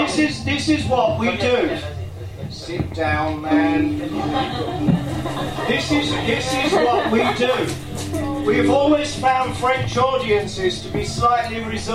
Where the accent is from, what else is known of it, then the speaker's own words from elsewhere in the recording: Ireland; I'm an Irishman, you cannot take this away.